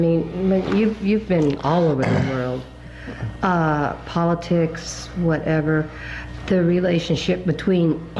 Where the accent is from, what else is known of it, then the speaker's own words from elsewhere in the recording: Kansas City, Missouri, United States; Of course, I'm from Kansas City, and a lot of jazz started in Kansas City